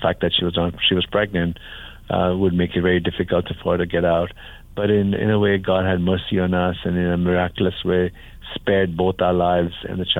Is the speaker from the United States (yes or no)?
no; India; I met Jesus growing up in India.